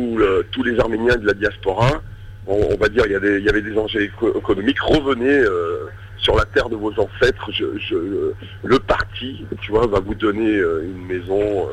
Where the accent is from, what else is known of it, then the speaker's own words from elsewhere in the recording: Saint-Étienne, Auvergne-Rhône-Alpes, France; on est stéphanois tous